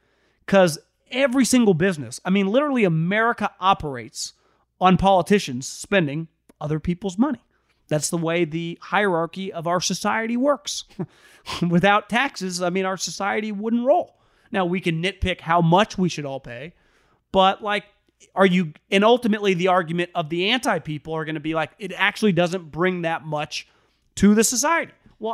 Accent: Davis, California, United States; Well, I've lived in California. I grew up in Davis, California.

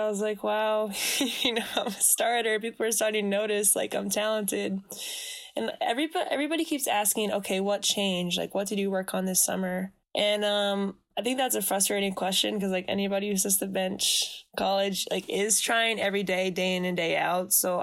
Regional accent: New York, United States; I'm from the New York area, and every summer they have streetball tournaments.

